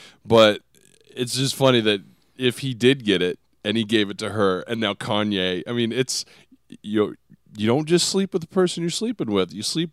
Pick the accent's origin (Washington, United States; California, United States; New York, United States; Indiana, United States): Washington, United States; we grew up, like I grew up in Washington. So, I mean, Bigfoot, it's just cultural.